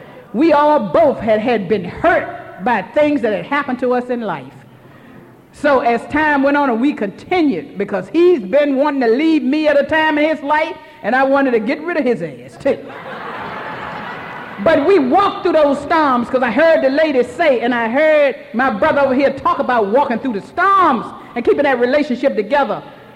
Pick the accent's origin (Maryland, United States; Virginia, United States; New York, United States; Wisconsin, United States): Virginia, United States; Hampton; You know, I'm come from Hampton, Virginia. You know, some of my folk out here, my sponsees, yes, they are. I love my area.